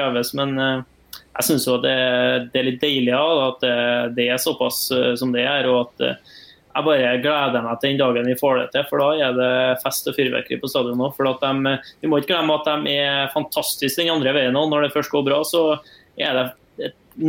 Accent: Ranheim, Trøndelag, Norway; Nå kommer jeg fra Ranheim, da.

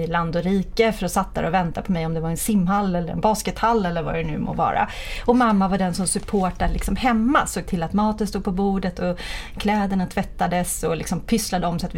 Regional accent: Södertälje, Stockholm County, Sweden; born there; halva mitt liv har jag bott i Stockholm. Men min ungdom, så jag föddes på Östertälje BB.

